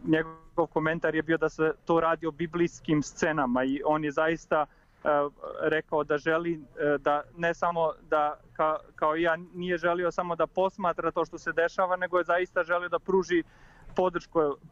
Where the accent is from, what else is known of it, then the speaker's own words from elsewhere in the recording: Montenegro; moved away; svi smo mi rođeni i odrasli u Crnoj Gori, ali niko od nas ne živi u Crnoj Gori, svi smo mi na studijama ili u inostranstvu ili u Srbiji